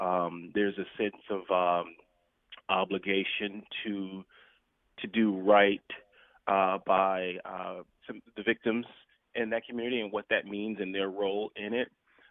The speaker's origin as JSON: {"language": "English", "town": "Miami", "region": "Florida", "country": "United States", "said": "I'm originally from Miami, and she's out of San Francisco, but she was here."}